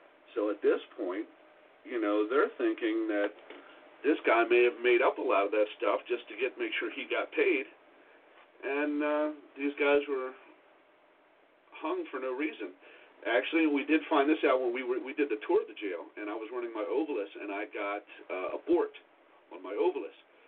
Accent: Ireland; I honestly feel terrible as an Irishman myself

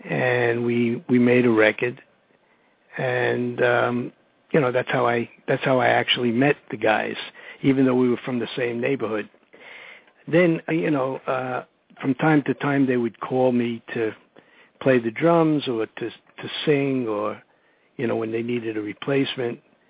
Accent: Bronx, New York, United States; I'm also from the Bronx

